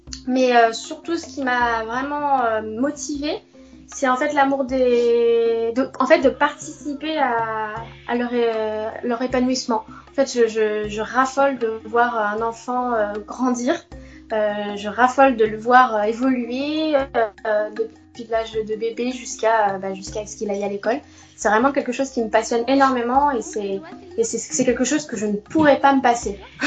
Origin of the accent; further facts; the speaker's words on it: Normandy, France; Alors moi, je suis de Normandie, en Seine-Maritime plus précisément.